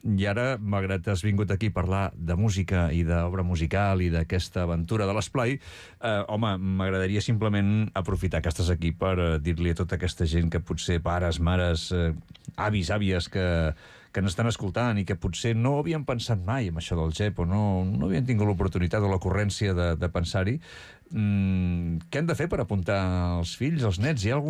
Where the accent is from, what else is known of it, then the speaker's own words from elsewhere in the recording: Martorell, Catalonia, Spain; jo sóc de Martorell